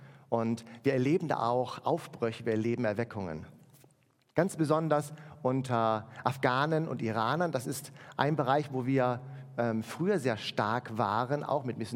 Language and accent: German; Germany; als wir in unserer westlichen Kultur, wozu wir als Deutsche ja auch gehören.